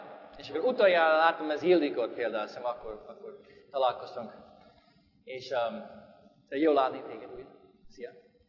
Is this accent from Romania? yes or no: no; St. Louis, Missouri, United States; Hungarian is a second language; now in Biatorbágy, Hungary; St. Louisban volt, ez az én szülői városom, én ott nőttem fel